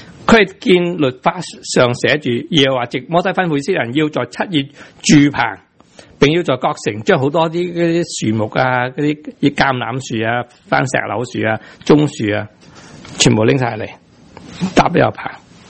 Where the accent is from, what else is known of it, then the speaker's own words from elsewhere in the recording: Guangdong, China; 国语我哋广东人好少唔讲啲嘢噶。